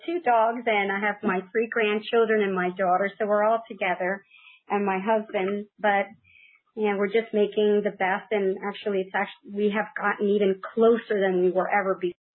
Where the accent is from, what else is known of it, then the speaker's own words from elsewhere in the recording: Puerto Rico; Yes, I am from Puerto Rico, actually. I was raised there and raised with my grandmother, who was an herbalist.